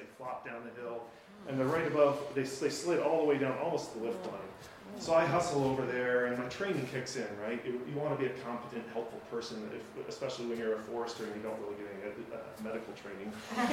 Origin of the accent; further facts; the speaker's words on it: Illinois, United States; First, growing up in Illinois, you become such a great skier, it was just a natural fit.